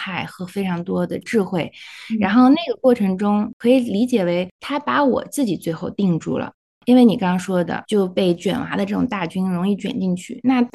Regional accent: Xinjiang, China; 我从小在新疆长大，我觉得就是我的生长环境里面是比较野生和自由的，而且有很多接触自然的机会。

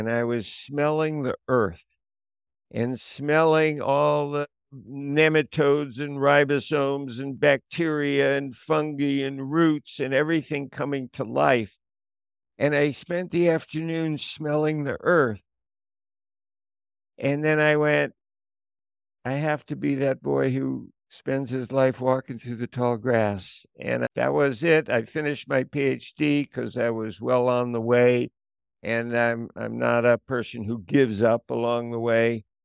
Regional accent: Brooklyn, New York, United States; We grew up in Brooklyn, New York.

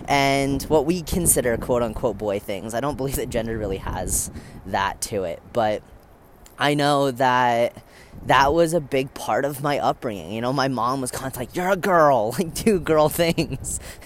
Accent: Colorado, United States; born there; I was born in Colorado, up in the mountain, to an amazing family.

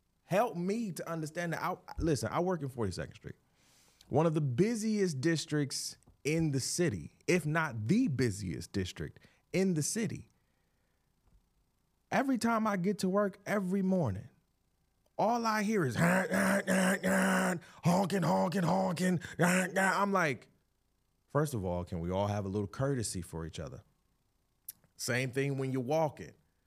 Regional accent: Detroit, Michigan, United States; Y'all know I'm not from New York. I'm from Detroit. I'm from Michigan. Shout out to Michigan. 313 in the building. Detroit in the building.

